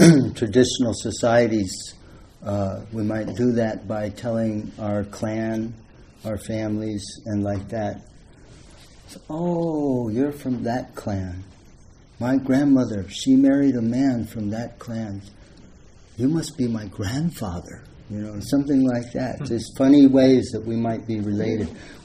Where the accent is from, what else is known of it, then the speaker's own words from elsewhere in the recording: Sunnyvale, California, United States; I grew up in Sunnyvale, just down the hill from here.